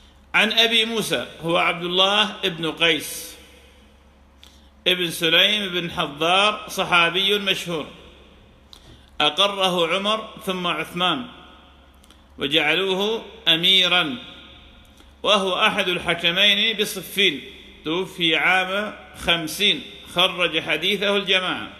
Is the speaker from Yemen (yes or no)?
no; Iraq; وشاهدنا بحمد الله تعالى في بلادنا العراق